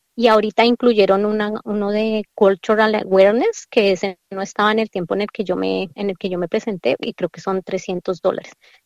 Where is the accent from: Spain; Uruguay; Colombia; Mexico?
Colombia; moved away as an adult; now in Australia; yo soy fisioterapeuta de Colombia, graduada en el 2000, y quería practicar aquí en Australia.